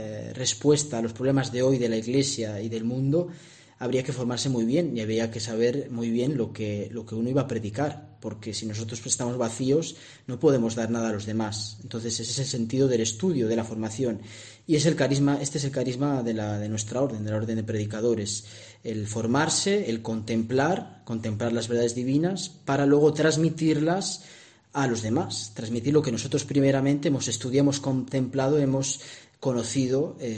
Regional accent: Bezdemarbán, Castile and León, Spain; also born or lived in Valladolid; mis padres viven en Valladolid y yo nací en Valladolid, pero mucha familia la tengo en Bezdemarván, y yo me he criado en Bezdemarván. Tenemos casa allí, la abuela es de allí, en fin, tengo también mucho sentimiento con Zamora

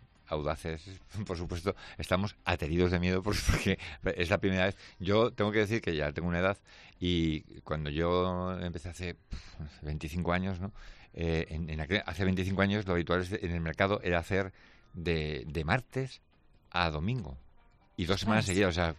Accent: Zaragoza, Aragon, Spain; yo soy de Zaragoza.

